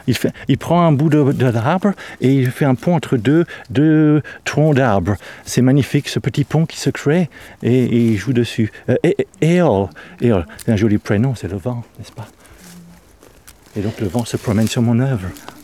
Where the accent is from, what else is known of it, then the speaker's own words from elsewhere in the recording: England, United Kingdom; French is a second language; cet endroit qui me rappelle beaucoup mon enfance en Angleterre.